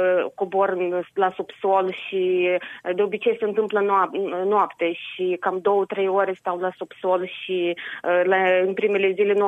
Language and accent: Romanian; Chernivtsi, Chernivtsi Oblast, Ukraine; Sunt din Cernăuț și părinții mei și soțul meu tot este acolo și acum.